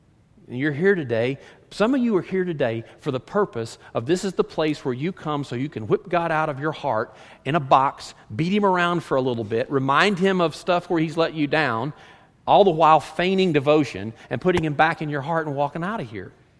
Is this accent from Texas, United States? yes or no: yes; Texas, United States; even though I was from Texas, I talked worse than they did, I was this novelty.